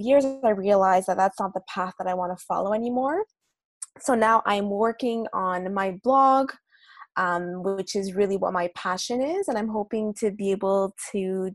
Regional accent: Montreal, Quebec, Canada; I'm from Montreal.

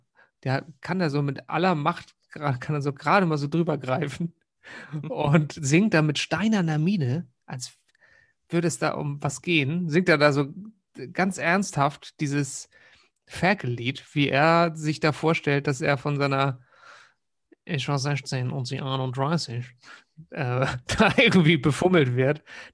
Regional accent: Northern Germany, Germany; Ja, von dem auch als Norddeutscher, wenn das da so ein bisschen verschleift wird, das T zum D.

